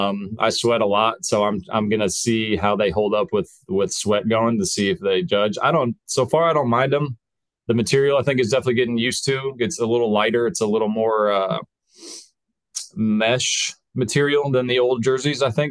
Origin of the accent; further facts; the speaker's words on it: Houston, Texas, United States; also born or lived in Austin / Philadelphia / Chicago; So I was born in Houston. I went from Houston to Austin, Austin to Philly, Philly to Chicago, and then finally Chicago down here to finally kind of put some roots down. So growing up, I was always an Astros fan.